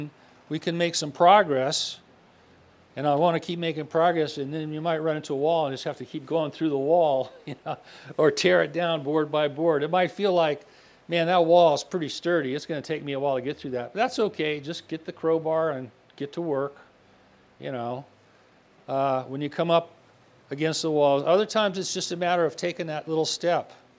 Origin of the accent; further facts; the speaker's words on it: United States; I'm an American, and I'm very glad to be an American.